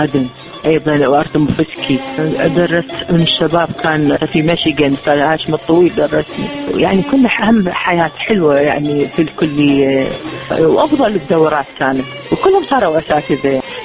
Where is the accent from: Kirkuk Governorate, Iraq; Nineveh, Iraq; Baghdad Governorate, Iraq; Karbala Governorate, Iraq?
Baghdad Governorate, Iraq; Baghdad; أنا وعيت أمي تنحت يعني بالأعظمية، كنا أطفال